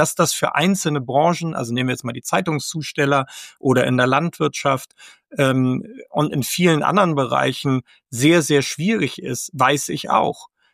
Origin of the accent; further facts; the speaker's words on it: Hamburg, Germany; Dann komme ich aus Hamburg